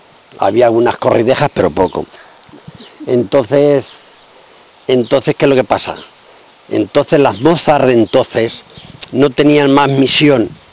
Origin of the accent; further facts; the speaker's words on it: Ledaña, Castilla-La Mancha, Spain; Pues allí en el pueblo, en Ledaña, en mi pueblo.